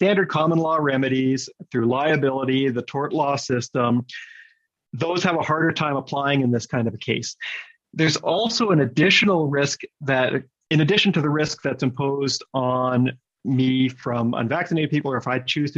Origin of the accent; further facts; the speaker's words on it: Manitoba, Canada; because I'm from Manitoba, which wasn't that far away in the grand scheme of things